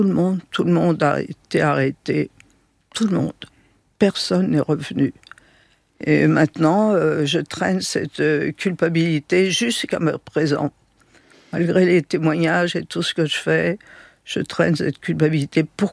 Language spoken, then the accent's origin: French; Vendôme, Centre-Val de Loire, France; born there; si je suis née à Vendôme, ce n'est pas pour rien, c'est la plus belle région de France.